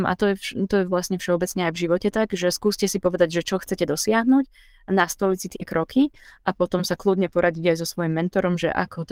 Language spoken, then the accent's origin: Slovak; Klenovec, Banská Bystrica Region, Slovakia; odkiaľ pochádzam z Klenovca, tak tu realizujem stavbu, staviam zrub a ja sa nachádzam teda na samote teraz